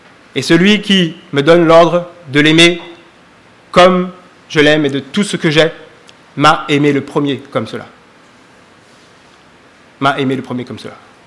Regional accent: Lille, Hauts-de-France, France; Je viens de Lille, vous êtes à Grenoble.

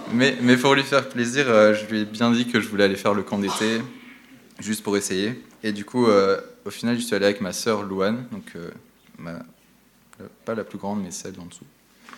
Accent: Gap, Provence-Alpes-Côte d'Azur, France; j'ai 19 ans et je suis originaire de Gap, où j'ai vécu 8 ans.

